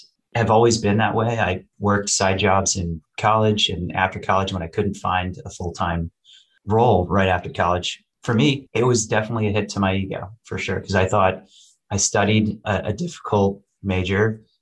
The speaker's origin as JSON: {"language": "English", "region": "Oregon", "country": "United States", "tie": "born or raised there", "said": "And I grew up in Oregon swimming. I was 11 years old."}